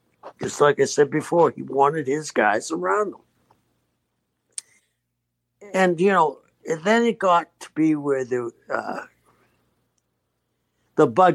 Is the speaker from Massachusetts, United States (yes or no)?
yes; Boston, Massachusetts, United States; I mean, and I'm from Boston.